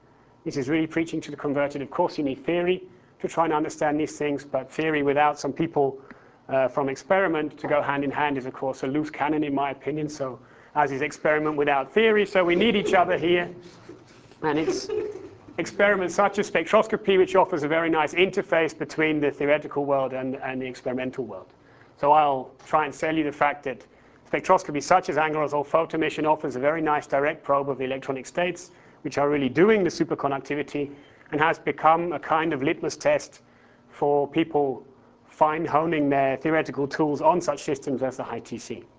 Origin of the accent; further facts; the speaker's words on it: England, United Kingdom; I'm allowed to make such horrible puns at Shakespeare's expense as I come from England